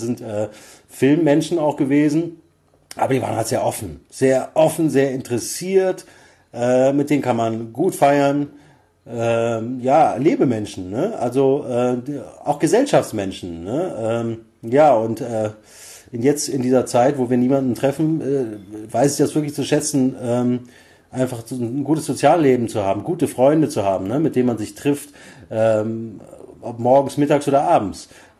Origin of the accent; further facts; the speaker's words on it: Rhineland, Germany; Ich bin da wirklich im Rheinland geboren, aufgewachsen